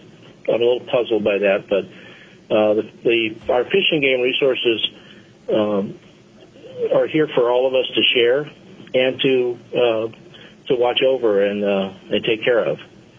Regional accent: Alabama, United States; now in Alaska, United States; I've been had a love for hunting since I was a small boy growing up in Alabama. That's hunting and fishing is what brought me originally to Alaska.

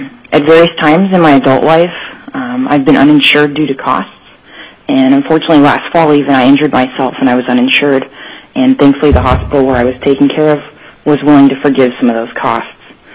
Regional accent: Anchorage, Alaska, United States; I was born in Anchorage and raised in Anchorage, and I plan on, after going to med school out of state in a few years, to come back to Alaska and practice medicine.

